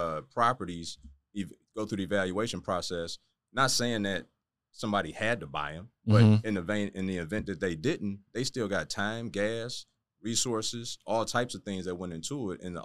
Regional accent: Detroit, Michigan, United States; And I'm from Detroit originally, by the way.

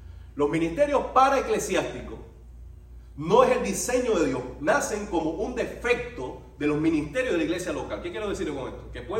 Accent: Cuba; born there; Nací en Cuba, mi nacionalidad es cubana en primera instancia, y por adopción yo tengo una americana.

